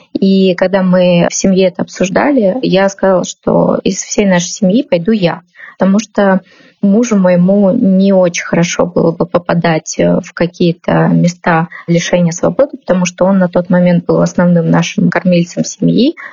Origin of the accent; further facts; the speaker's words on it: Russia; moved away as an adult; Мы улетели из России по политическим причинам.